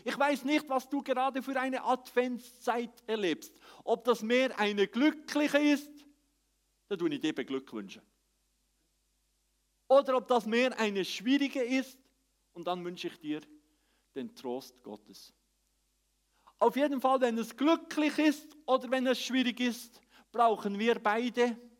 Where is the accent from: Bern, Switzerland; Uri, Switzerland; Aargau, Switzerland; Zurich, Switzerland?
Bern, Switzerland; Dazu gehört für mich als echter Schweizer, als Emmitaler, als Berner, dass es kalt wird.